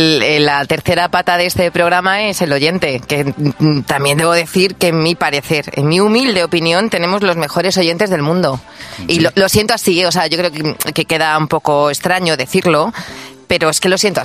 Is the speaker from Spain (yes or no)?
yes; Madrid, Community of Madrid, Spain; yo, como soy de Madrid